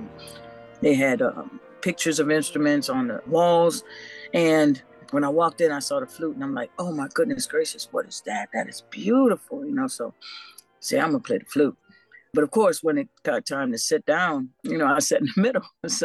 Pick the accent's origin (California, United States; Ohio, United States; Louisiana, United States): Louisiana, United States; New Orleans; Oh, I grew up in the Treme.